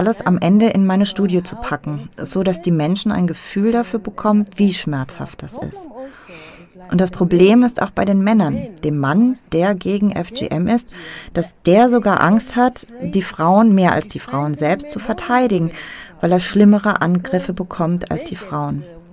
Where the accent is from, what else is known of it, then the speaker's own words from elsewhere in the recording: Oman; moved away as an adult; now in Berlin, Germany; ich komme aus dem Oman. Seit Oktober 2016 lebe ich in Berlin.